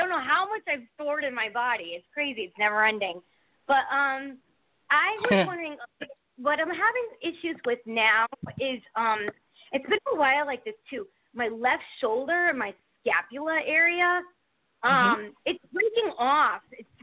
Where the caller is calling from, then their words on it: Connecticut, United States; Hi, this is … from Connecticut.